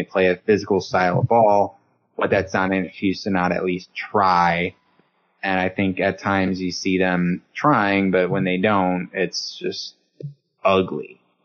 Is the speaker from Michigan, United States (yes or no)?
yes; Michigan, United States; I'm from Northern Michigan.